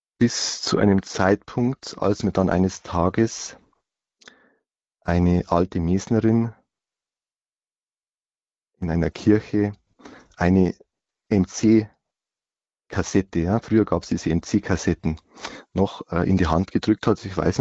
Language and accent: German; Miesbach, Bavaria, Germany; Ich bin also in Miesbach aufgewachsen, dort ins Gymnasium gegangen, später auf die Fachoberschule.